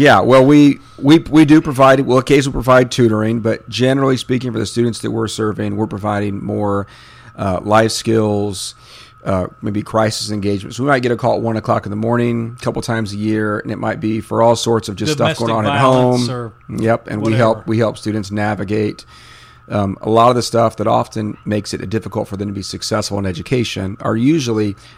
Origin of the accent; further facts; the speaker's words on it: Wabash, Indiana, United States; Hoosier my whole life, born and raised in Northern Indiana, born in Wabash, and graduated from Wawasee High School